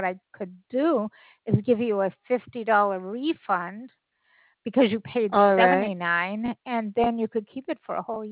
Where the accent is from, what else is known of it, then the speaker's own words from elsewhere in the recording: Scituate, Massachusetts, United States; now in Alabama, United States; originally. Have you ever heard of Scituate?